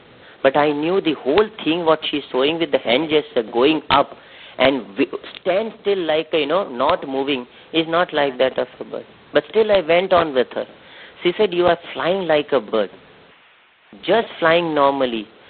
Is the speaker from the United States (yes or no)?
no; India; I'm an Indian staying there, so anybody can come and take my passport.